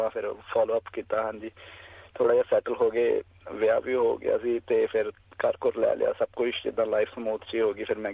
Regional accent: Amloh, Punjab, India; now in Melbourne, Australia; ਮੈਂ 2005 ਵਿੱਚ ਆਇਆ ਸੀ ਆਸਟ੍ਰੇਲੀਆ, ਮੈਲਬਰਨ ਆਇਆ ਸੀ। ਅਤੇ ਪਿਛੋਕੜ ਮਤਲਬ ਮੈਂ ਪੰਜਾਬ ਤੋਂ ਹਾਂ, ਖੰਨੇ ਦੇ ਲਾਗੇ ਛੋਟਾ ਜਿਹਾ ਸ਼ਹਿਰ ਅਮਲੋ, ਉੱਥੋਂ ਹਾਂ ਜੀ।

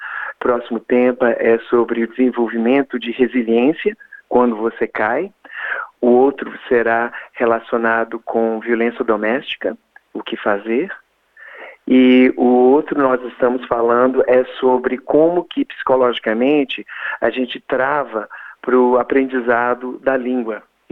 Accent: Belo Horizonte, Minas Gerais, Brazil; em Belo Horizonte, que é a minha cidade natal.

